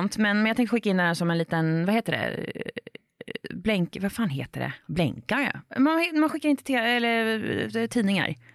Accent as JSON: {"language": "Swedish", "region": "Västra Götaland County", "country": "Sweden", "said": "som jag är från Västergötland, så vi tar en näve nötter."}